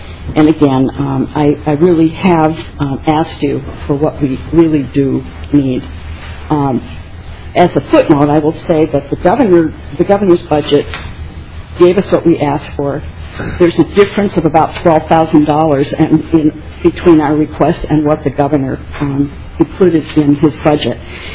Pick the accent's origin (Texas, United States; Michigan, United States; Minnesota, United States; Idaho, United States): Minnesota, United States; I'm a Minnesotan.